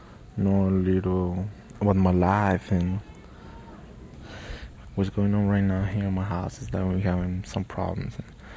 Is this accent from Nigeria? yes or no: no; Zacatecas, Mexico; now in United States; You see, we came all the way from Zacatecas about 18 hours. Used to come 300 feet into the United States.